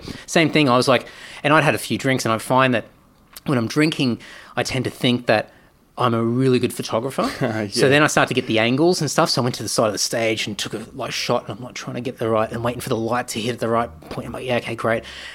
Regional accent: Brisbane, Queensland, Australia; I grew up in Brisbane.

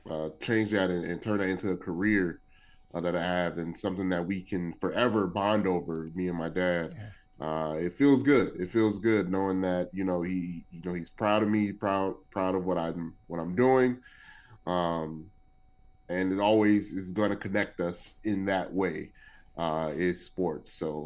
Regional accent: Chicago, Illinois, United States; So, born and raised in Chicago. Southsider, even though I currently reside on the west side.

